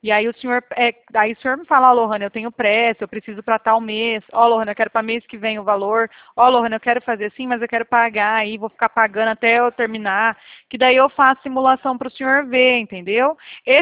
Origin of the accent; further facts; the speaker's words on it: Bebedouro, São Paulo, Brazil; Eu não sou de Salvador, não, seu Otávio. Eu sou de São Paulo. Bebedouro